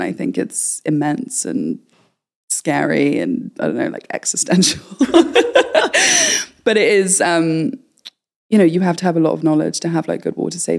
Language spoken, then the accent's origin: English; Kenya; So we moved to Kenya, which is where I grew up and kind of where I'm from. I'm half Kenyan, half British.